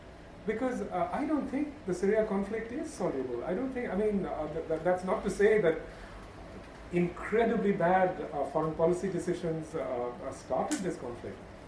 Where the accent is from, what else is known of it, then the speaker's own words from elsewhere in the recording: West Bengal, India; You know, and I'm from Bengal. I know how vulnerable this place is.